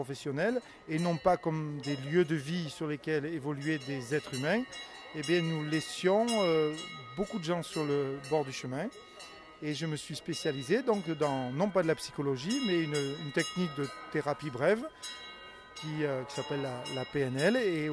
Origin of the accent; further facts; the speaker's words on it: Auvergne-Rhône-Alpes, France; je suis originaire du Cantal, de la région de Mauriac.